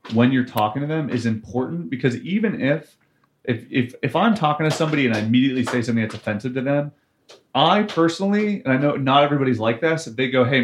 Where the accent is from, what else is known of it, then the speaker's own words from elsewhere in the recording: Appalachia, United States; growing up in Appalachia was a really strange thing that I think made me feel marginalized a lot of the time